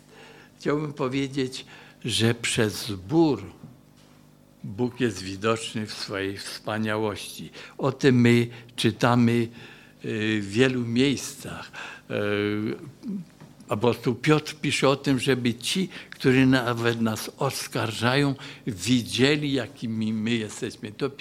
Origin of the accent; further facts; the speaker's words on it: Cieszyn, Silesian Voivodeship, Poland; ja jestem akurat z Cieszyna, to miasto podzielone jest przez granicę